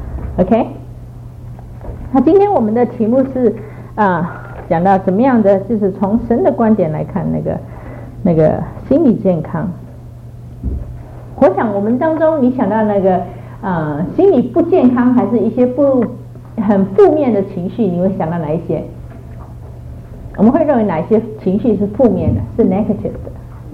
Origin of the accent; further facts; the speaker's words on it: Singapore; 可是我是新加坡长大，那个新加坡也有一些庙寺，我曾经也去参观过